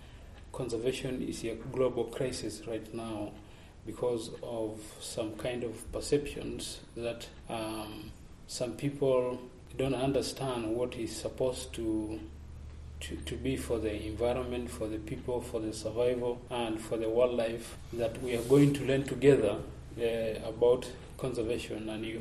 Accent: Tanzania; English is a second language; I'm coming from Tanzania, Masaland in East Africa. This is my first time to United States

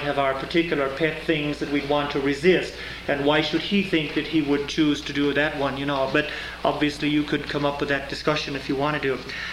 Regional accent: Ireland; now in Seattle, United States; I'm here originally from the Holy Land of Ireland.

